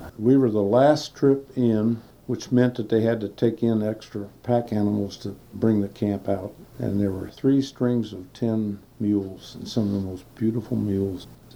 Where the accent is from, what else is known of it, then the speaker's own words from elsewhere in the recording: Ohio, United States; now in Alaska, United States; I grew up in Midwest Ohio, to be exact. Spent all my growing years on a farm.